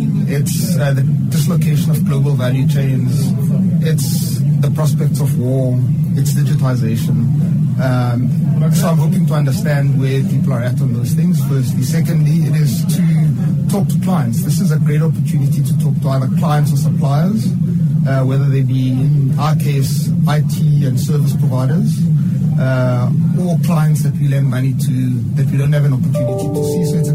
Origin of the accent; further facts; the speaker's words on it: South Africa; I come from Africa and South Africa.